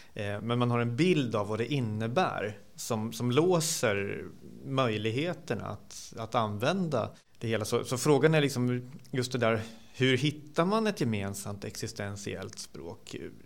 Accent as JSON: {"language": "Swedish", "country": "Sweden", "said": "För då blir ju liksom berättelsen om oss som svenskar, det är ju att vi ligger längst där uppe i hörnet"}